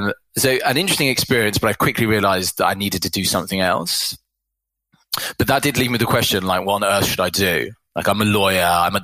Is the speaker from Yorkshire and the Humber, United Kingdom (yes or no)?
no; London, United Kingdom; So I grew up in London and have lived in the UK my whole life.